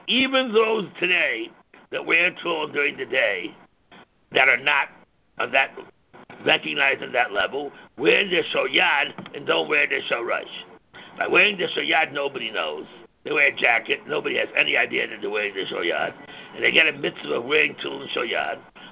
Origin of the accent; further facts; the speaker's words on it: Cleveland, Ohio, United States; Again, I'm talking, I'm from Cleveland, Ohio.